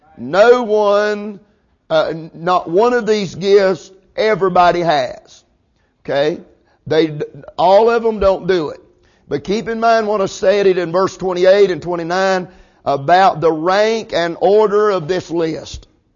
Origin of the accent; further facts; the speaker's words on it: United States; born there; You know, I was born in America and it was just natural for me to speak English. I mean, it was just natural. Mom and Daddy spoke English. Everybody around me spoke English.